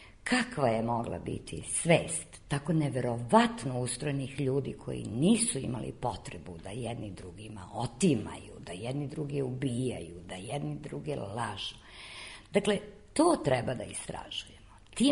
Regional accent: Serbia; mi kao narod, kao nacija, kao Srbi koji ovde na ovim prostorima žive posle toliko hiljada godina.

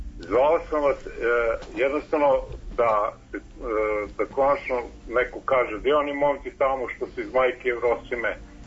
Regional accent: Belgrade, Serbia; born there; Ja sam rođen u Beogradu, ovdje što sam u Beogradu.

